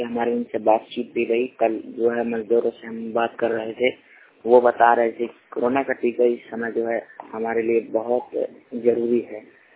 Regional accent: Banda, Uttar Pradesh, India; जिला बांदा उत्तर प्रदेश से।

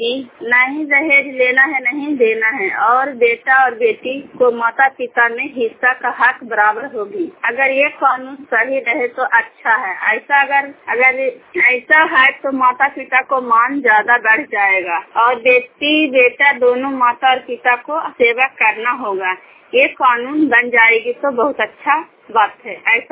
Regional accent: Bihar, India; Block खरनौत कोयलामा गांव के रहने वाली हूँ, जिला नालंदा।

